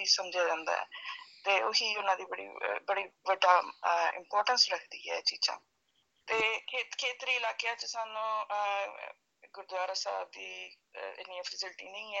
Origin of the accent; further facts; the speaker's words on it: Amritsar, Punjab, India; now in Australia; ਮੈਂ ਪੰਜਾਬ ਦੇ ਅੰਮ੍ਰਿਤਸਰ ਜ਼ਿਲ੍ਹੇ ਦੇ ਵਿੱਚ ਜੰਮੀ ਪਲੀ। ਮੈਂ ਆਸਟ੍ਰੇਲੀਆ 2005 ਵਿੱਚ ਆਈ ਹਾਂ